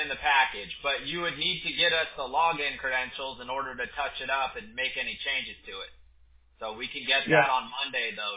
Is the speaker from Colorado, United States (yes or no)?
no; Huntington Beach, California, United States; now in Costa Mesa, United States; Yeah, that's my hometown. So I was born in Santa Ana, but I was raised in Huntington Beach. So I lived on Beach Boulevard right next to the beach my whole life.